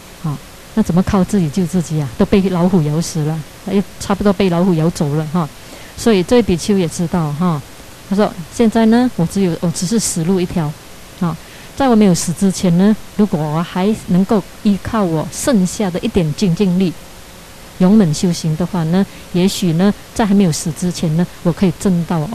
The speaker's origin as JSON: {"language": "Chinese", "country": "China", "said": "我觉得呢，我们中国人呢，啊，跟西方人呢"}